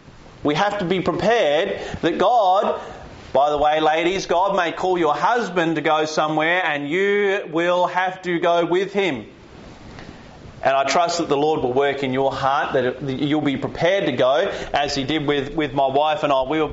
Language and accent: English; Australia; born there; At least I get to claim I was born in Australia, even if I'm not from Perth, okay? At least I was born here